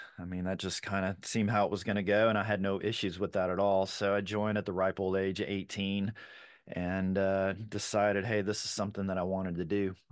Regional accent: Florida, United States; I always remember having a big garden growing up in Florida in the backyard.

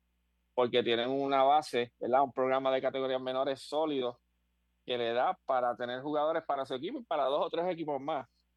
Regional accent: Moca, Puerto Rico; buscar la manera de traer un equipo a mi pueblo de Moca

